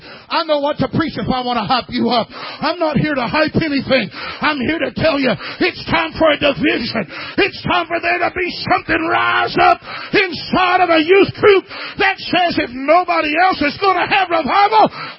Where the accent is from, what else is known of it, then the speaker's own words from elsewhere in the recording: Indiana, United States; now in Texas, United States; Now, I'm from Texas now. Originally from Indiana